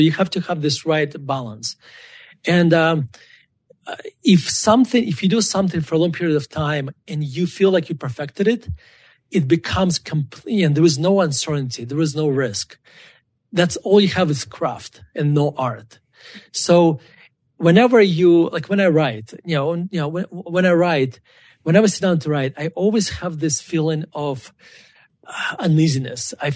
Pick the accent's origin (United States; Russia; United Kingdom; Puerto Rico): Russia; born or raised there